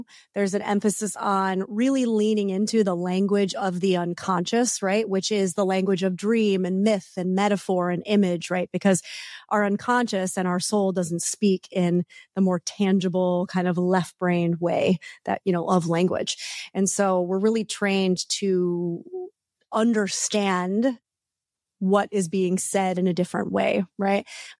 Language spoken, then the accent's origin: English; New York, United States; moved away as an adult; now in California, United States; I mean, I'm originally East Coast. I'm a New Yorker. I actually left New York to move to California to go to the school